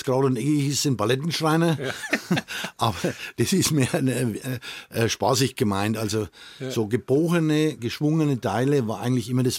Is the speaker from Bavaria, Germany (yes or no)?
yes; Kolitzheim, Bavaria, Germany; born there; Im Ortsteil Kolitz, also in Kolitzheim, wo ich auch mein Geburtsort ist.